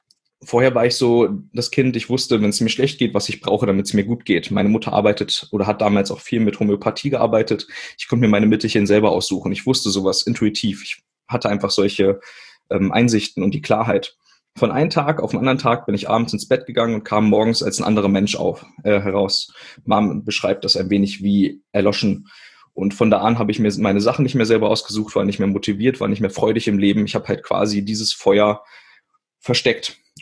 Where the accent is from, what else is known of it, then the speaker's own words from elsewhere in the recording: Witzenhausen, Hesse, Germany; born there; Also ich bin in Witzenhausen geboren. Das ist zwischen Kassel und Göttingen und eine ganz kleine Stadt.